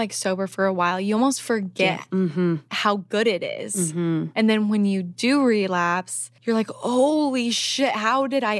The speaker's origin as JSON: {"language": "English", "region": "Midwest", "country": "United States", "said": "I'm from the Midwest"}